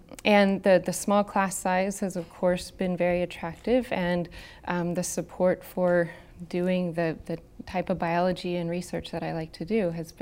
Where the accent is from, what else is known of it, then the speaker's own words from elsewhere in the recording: Austin, Texas, United States; also born or lived in California; I'm from Texas, so I grew up in was born in South Texas and then grew up in Austin. Went through high school in Austin.